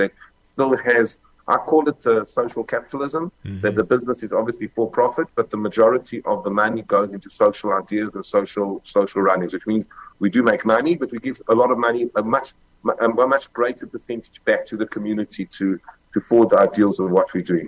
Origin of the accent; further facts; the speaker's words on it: South Africa; moved away as an adult; now in Israel; I'm South African, as you can hear. And my family made an active decision 15 years ago to leave South Africa and come and move to Israel.